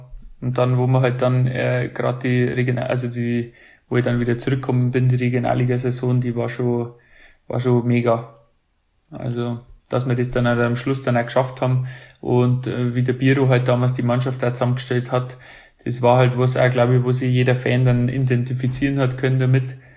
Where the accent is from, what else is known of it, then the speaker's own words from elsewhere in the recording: Hansenried, Bavaria, Germany; weil ich bin ja aus Hansenried, das ist das Dorf daneben.